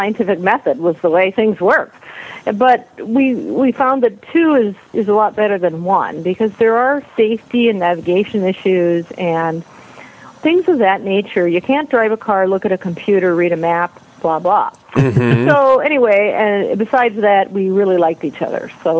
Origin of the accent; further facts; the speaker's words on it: Indiana, United States; I grew up in Indiana, so we had a lot of big-time weather there.